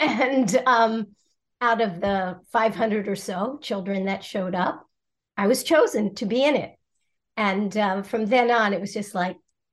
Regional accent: Baltimore, Maryland, United States; And after about two years, then my mother took us downtown. I grew up in Baltimore.

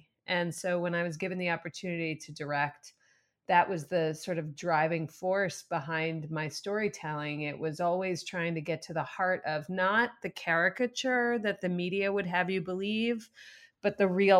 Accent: Chicago, Illinois, United States; And I grew up in Chicago, went to Charlie's high school, New Trier, and my mom was a food writer in the city.

